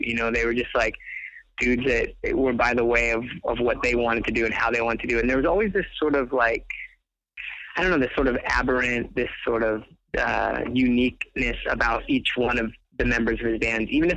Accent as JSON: {"language": "English", "town": "Inglewood", "region": "California", "country": "United States", "tie": "born or raised there", "said": "I grew up in Inglewood and in Inglewood, like punk rock and skateboarding and that sort of counterculture were not, they were not at all prevalent."}